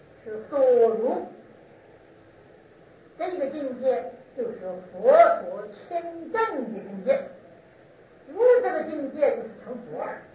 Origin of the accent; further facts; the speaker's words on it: China; 这是我们中国人的心命。